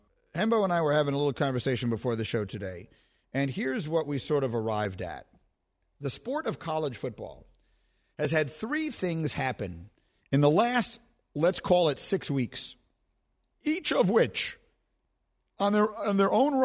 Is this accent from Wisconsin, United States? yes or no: no; New York City, New York, United States; again, I grew up in New York City. I was not a huge fan of college sports because in New York City you have pro teams in every sport that you care about.